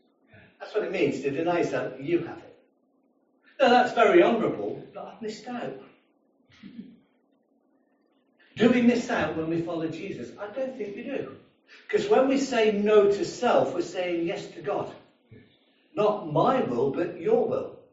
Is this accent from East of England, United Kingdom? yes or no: no; Coventry, West Midlands, United Kingdom; I grew up in the Midlands, and in the city of Coventry where I was born